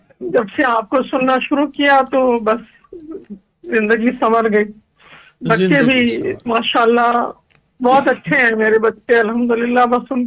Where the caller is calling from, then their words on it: United States; میں جی امریکہ سے بات.